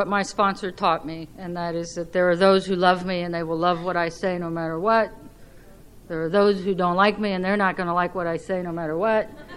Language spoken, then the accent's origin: English; South Miami, Florida, United States; moved away as an adult; I grew up in the South Miami area and went to school here. And moved when I was 19.